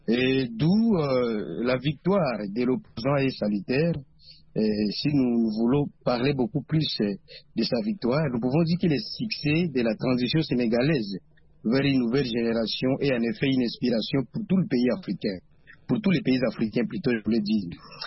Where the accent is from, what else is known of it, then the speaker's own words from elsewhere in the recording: DR Congo; chez nous en RDC